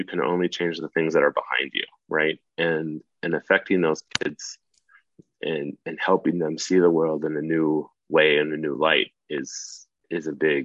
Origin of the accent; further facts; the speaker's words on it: Medford, Minnesota, United States; I grew up in Medford, as I said